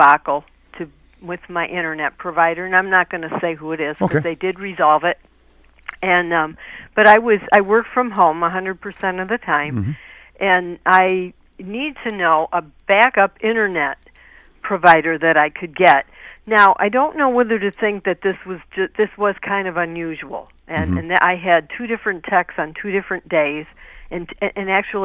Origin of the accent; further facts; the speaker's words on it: Lincoln Park, United States; I'm from Lincoln Park.